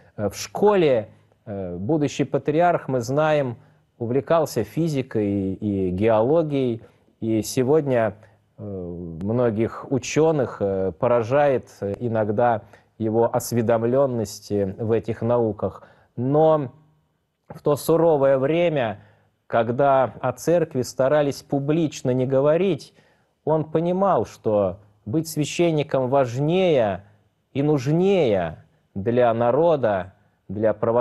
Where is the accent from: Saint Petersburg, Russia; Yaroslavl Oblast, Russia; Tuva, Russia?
Saint Petersburg, Russia; Я родился, вырос в Петербурге